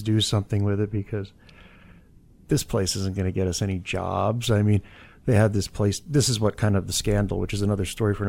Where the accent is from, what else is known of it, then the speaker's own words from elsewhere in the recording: New York, United States; also born or lived in Philadelphia; Well, I'm from New York. Well, born in Philly, but really from upstate New York originally. I've been out here over 20 years, though, so mm-hmm. this is pretty much home now.